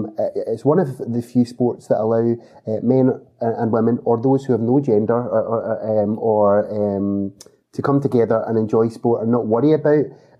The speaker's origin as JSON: {"language": "English", "town": "Cumbernauld", "region": "Scotland", "country": "United Kingdom", "tie": "born or raised there", "said": "I grew up in Cumbernauld, but it was, you know, a hop, skip and a jump, or a quick car ride from Glasgow"}